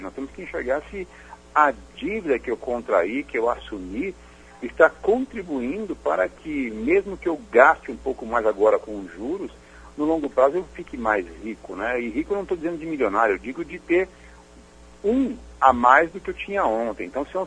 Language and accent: Portuguese; Brazil; E isso é uma coisa que nós temos que aprender realmente ainda como brasileiros